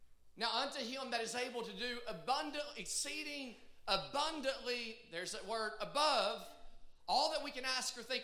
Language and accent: English; Michigan, United States; And y'all know I'm from Michigan, right?